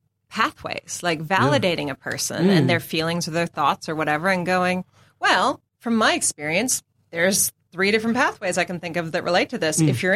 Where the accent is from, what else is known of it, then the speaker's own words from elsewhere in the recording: Canada; moved away as an adult; I was raised in Canada.